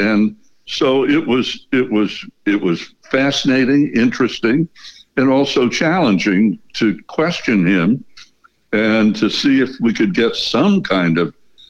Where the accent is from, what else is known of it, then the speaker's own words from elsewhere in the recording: United States; as a kid born and raised in the United States, I'd never been behind the Iron Curtain at that point